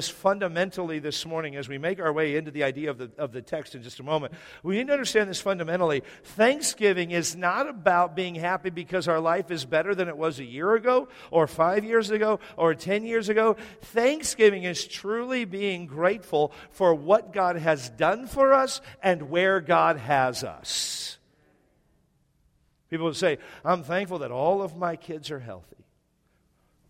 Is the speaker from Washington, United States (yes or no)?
yes; Washington, United States; And now, I grew up in Washington. And when it rains, I'm not thankful. So I'm thankful to live here.